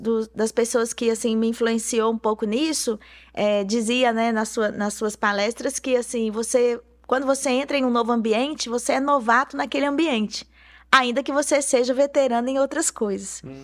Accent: Itabira, Minas Gerais, Brazil; also born or lived in Belo Horizonte; Mas eu sou nascida em Belo Horizonte, passei a minha infância e a minha adolescência, o início da minha juventude em Itabira. Também sou sempre de família metodista, meus pais na igreja, e lá também eu descobri a minha vocação.

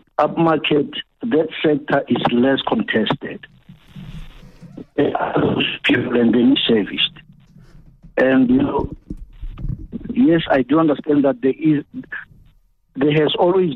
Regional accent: Atteridgeville, Gauteng, South Africa; I'm from Atteville, by the way. I heard you introduce me as

